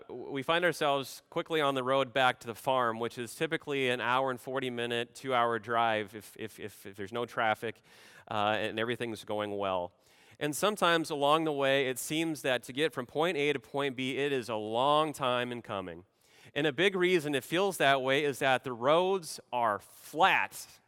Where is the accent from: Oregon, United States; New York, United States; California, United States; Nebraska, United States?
Nebraska, United States; It wasn't long ago that Kara, my wife, and me had the opportunity to return to my home state of Nebraska to spend some time with family and friends